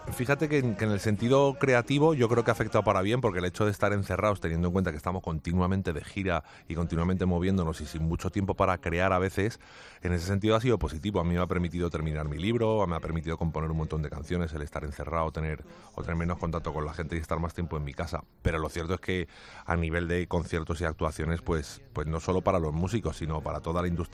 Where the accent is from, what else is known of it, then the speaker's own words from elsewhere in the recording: Madrid, Community of Madrid, Spain; yo soy un chaval de Aluche que empezó hace unos años en los bares de Aluche